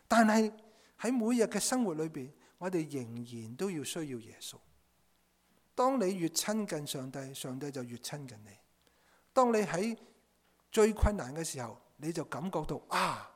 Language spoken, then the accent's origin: Chinese; Hong Kong; 我们香港人所说的